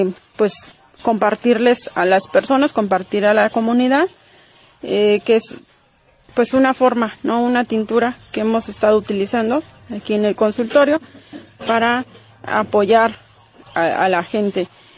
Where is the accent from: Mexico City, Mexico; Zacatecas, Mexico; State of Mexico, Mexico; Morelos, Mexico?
Morelos, Mexico; Amilcingo; Soy integrante de la Brigada de Salud Pin Flores Laureano de la comunidad de Amilcingo, aquí en el municipio de Temoac, en el estado de Morelos.